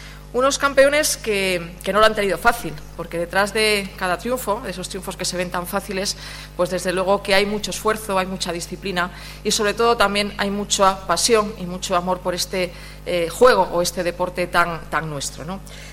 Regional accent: Cantabria, Spain; Yo soy del Valle de Toranzo, del Bajo Pas, y allí pues toda la vida se jugó al bolo palma

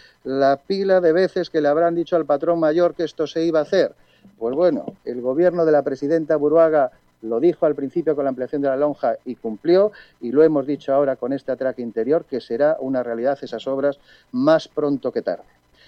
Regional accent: Cantabria, Spain; Yo, como consejero del Gobierno de Cantabria y como cántabro

